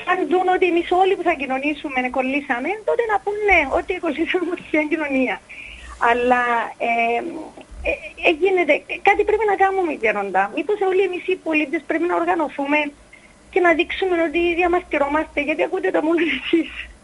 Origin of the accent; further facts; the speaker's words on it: Paphos, Paphos District, Cyprus; είμαι από την Πάφο.